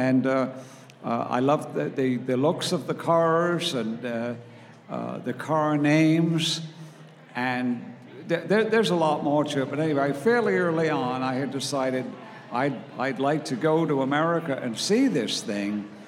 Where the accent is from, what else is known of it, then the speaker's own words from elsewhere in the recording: England, United Kingdom; And I was born and raised in England